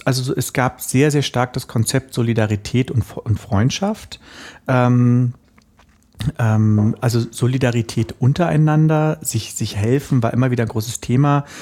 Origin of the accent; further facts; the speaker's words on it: Berlin, Germany; born there; ich bin ja in der DDR geboren, beziehungsweise in Ost-Berlin, gar nicht so weit von hier entfernt. Ich glaube, ich bin so irgendwie so 500 Meter oder so oder 1000 Meter von hier entfernt geboren, in Friedrichshain. Und ich habe 11 Jahre DDR mitbekommen.